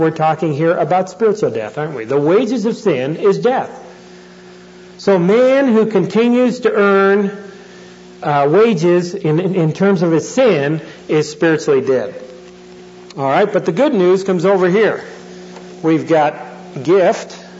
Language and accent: English; Canada; I grew up in Canada, and as you know, the national sport in Canada is lacrosse.